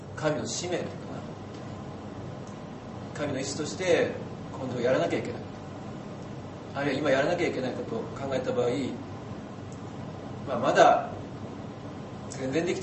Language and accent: Japanese; Tohoku, Japan; born there; 私も東北生まれなんて言うわけじゃないけど、東北の人は誠実な人が多いと思うんで、